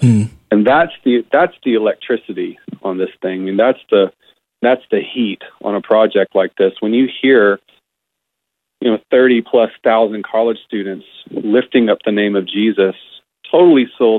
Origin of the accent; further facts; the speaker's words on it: Marietta, United States; But so growing up in Marietta and being close to Third, just watching that whole rocket take off was like incredible.